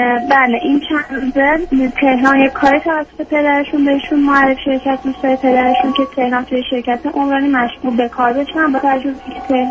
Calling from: Iran; من 26 سالمه، از ایران تماس میگیرم.

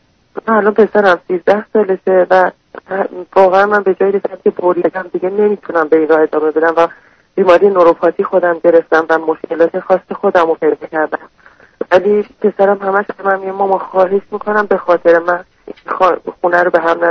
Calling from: Iran; من از ایران هستم

